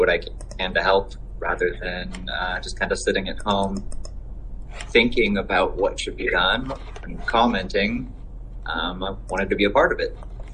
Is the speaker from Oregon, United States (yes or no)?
yes; West Linn, Oregon, United States; I'm born and raised in West Lynn, live in the Sunset area.